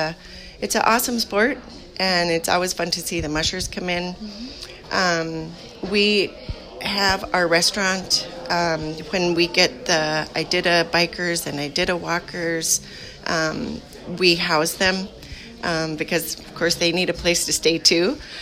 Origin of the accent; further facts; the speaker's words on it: Unalakleet, Alaska, United States; being born and raised in Unalakleet.